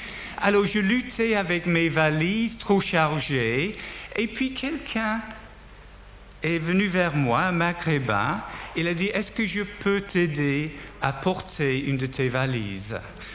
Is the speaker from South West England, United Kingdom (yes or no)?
no; North West England, United Kingdom; born there; French is a second language; je suis né près de Liverpool en Angleterre dans les années 50.